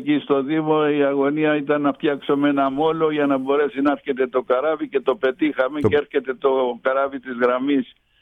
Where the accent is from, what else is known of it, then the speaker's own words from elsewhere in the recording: Oinousses, North Aegean, Greece; Από τις Ινούσες, εκεί γεννήθηκα, εκεί μεγάλωσα, εκεί τελείωσε το σχολείο.